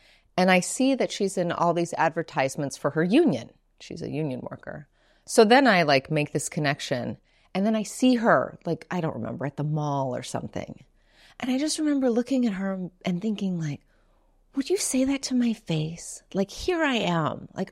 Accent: Hawaii, United States; And I grew up on Big Island.

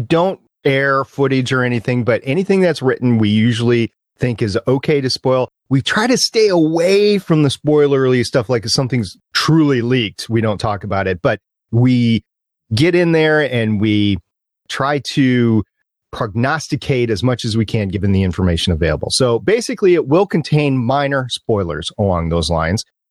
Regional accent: Minnesota, United States; I grew up in Minnesota, so that's central time zone.

